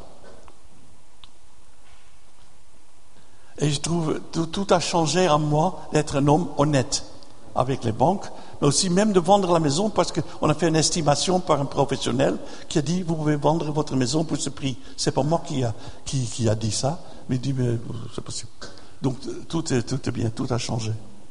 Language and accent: French; Netherlands; French is a second language; now in France; Ça m'intéressait parce que je suis de la Hollande. J'aime les jardins. Et je n'avais jamais un jardin en France.